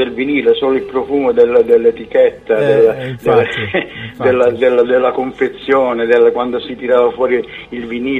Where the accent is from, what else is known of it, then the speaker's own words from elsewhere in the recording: Palagianello, Apulia, Italy; è sempre una frazione del mio paese, Palagianello, provincia di Taranto